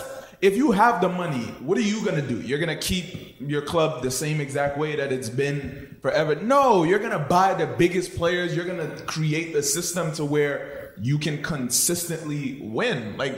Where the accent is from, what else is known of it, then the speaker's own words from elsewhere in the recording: Haiti; I'm bro. Haitian.